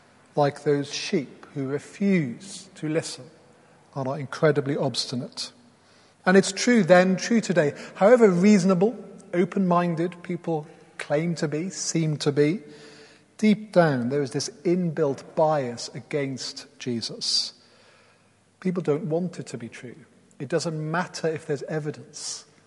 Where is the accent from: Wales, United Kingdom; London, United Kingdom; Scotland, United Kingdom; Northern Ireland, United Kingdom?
Wales, United Kingdom; Now, I grew up in Wales, so I'm very familiar with sheep. I speak the language.